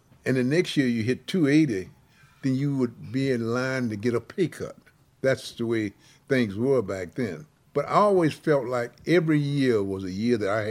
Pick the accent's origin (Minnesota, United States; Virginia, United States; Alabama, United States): Alabama, United States; Mobile; as a little boy growing up in Mobile, Alabama.